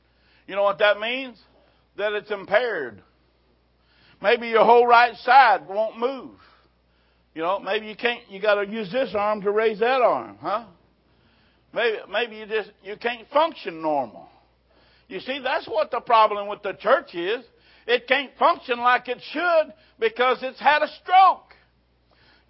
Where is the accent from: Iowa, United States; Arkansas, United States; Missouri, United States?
Missouri, United States; They're kind of stubborn and hard-headed like we are from Missouri. They're stubborn as a Missouri mule.